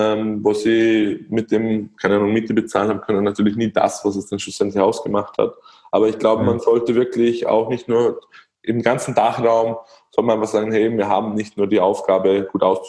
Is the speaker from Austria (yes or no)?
yes; Austria; bei uns in Österreich